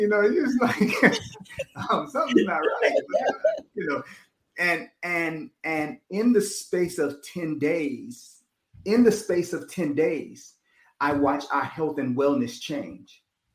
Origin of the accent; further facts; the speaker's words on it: Miami, Florida, United States; also born or lived in Detroit / Chicago; I was born in Detroit, lived in Chicago, grew up in Florida. I'm from Miami